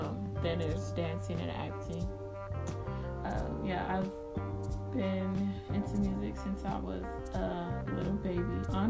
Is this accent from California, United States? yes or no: yes; Pittsburg, California, United States; I am from Pittsburgh, California, the Bay Area to be specific. I am 20 years old. Yes, I'm young.